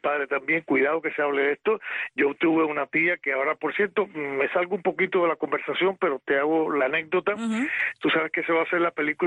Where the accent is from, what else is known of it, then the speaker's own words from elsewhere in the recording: Cuba; moved away; mi tía fue una presa política, que yo la vi de chiquito en Cuba